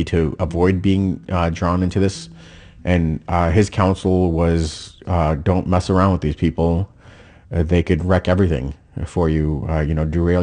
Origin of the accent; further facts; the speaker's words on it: United States; that I would lose the fact that I'm an American.